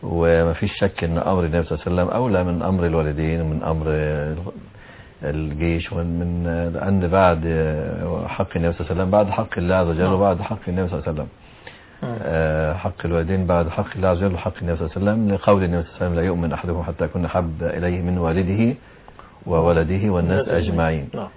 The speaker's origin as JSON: {"language": "Arabic", "town": "Alexandria", "region": "Alexandria Governorate", "country": "Egypt", "said": "أحد الإخوة الكرام عندنا بالإسكندرية"}